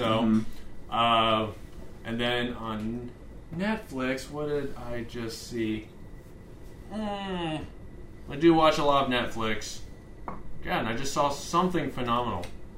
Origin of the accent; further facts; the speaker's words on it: United States; and here I am just like, I'm American, everyone's trying to kill me